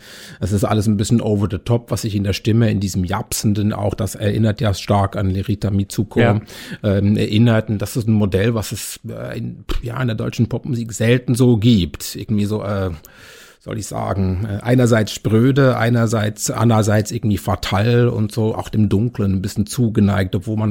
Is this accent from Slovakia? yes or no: no; Switzerland; mich befremdet das manchmal so ein bisschen als Schweizer